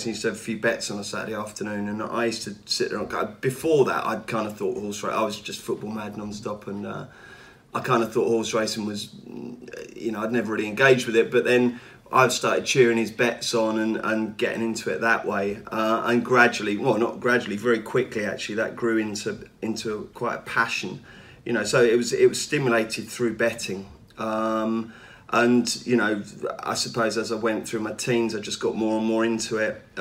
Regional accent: South Norwood, London, United Kingdom; I grew up in South Norwood in South London.

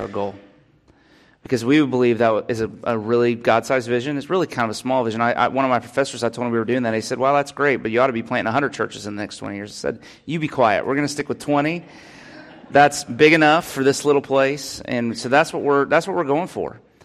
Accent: Winter Haven, Florida, United States; and I'm from Winter Haven and wanted to go back to Winter Haven

